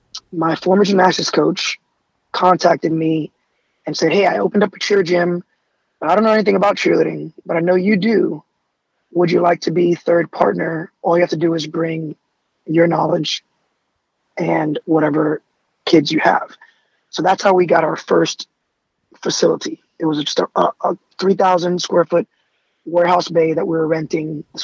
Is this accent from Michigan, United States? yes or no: no; New York City, New York, United States; And for me, growing up in the Bronx and having, a single mom and divorced parents and, addictions in my family